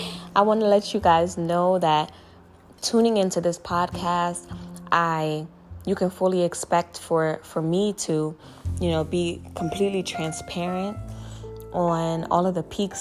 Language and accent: English; New Jersey, United States; I was born and raised in Jersey. Growing up near the beach, I wouldn't have it any other way.